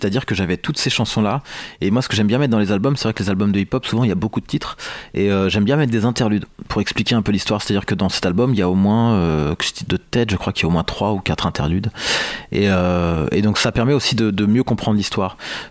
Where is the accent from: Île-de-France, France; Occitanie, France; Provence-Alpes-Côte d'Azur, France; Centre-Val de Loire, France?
Île-de-France, France; Paris; c'est un peu la nostalgie de Paris, moi, de mon enfance à Paris